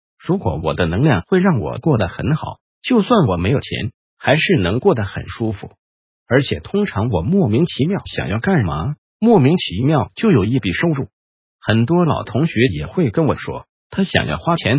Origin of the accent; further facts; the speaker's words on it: Taiwan; 我们台湾人是一辈子的力气用完了就死掉